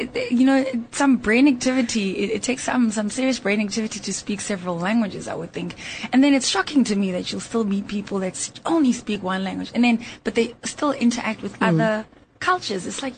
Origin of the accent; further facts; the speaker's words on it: Daveyton, Gauteng, South Africa; I grew up in Daveyton, which is in the east of Johannesburg in Ekurhuleni.